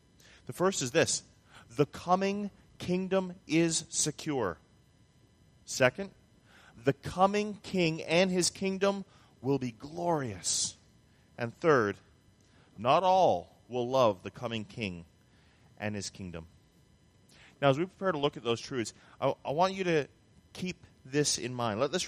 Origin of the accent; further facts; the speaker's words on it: Vermont, United States; I grew up north in Vermont. Winter days there are very much like winter days here.